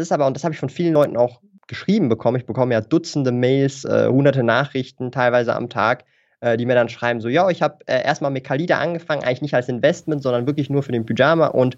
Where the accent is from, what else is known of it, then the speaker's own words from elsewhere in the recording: Switzerland; accent: Swiss; hört man meinen Akzent, so den Schweizer Akzent?